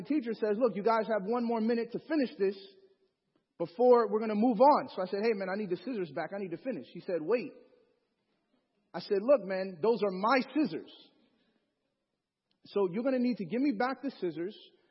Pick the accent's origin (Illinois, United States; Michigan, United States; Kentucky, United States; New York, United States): Illinois, United States; Chicago; Now, I grew up in Chicago, so you can imagine people are a little aggressive, you know.